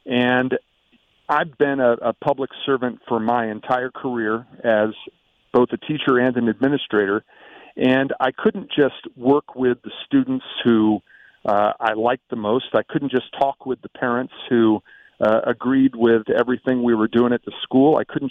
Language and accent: English; Ohio, United States; four of them as an elected official in my home state of Ohio, and 19 of them as a public school administrator.